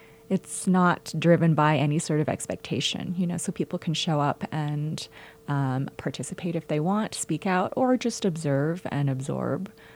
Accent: Canada; also born or lived in Mexico; I'm a divorced single mom, and I lived, prior to moving here, I'm from Canada originally, but I lived in Mexico, and so I kind of relocated here.

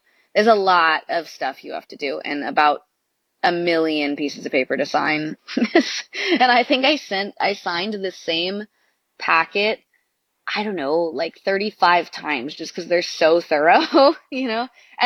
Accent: Hawaii, United States; moved away; oh, are you from California? No, I'm from Hawaii. And people would just look at me like, why did you leave?

